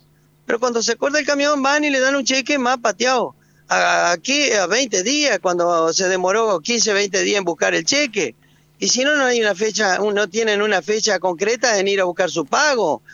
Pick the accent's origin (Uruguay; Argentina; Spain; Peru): Argentina; Pero soy argentino y no quiero que me le siga pasando eso a mi Argentina.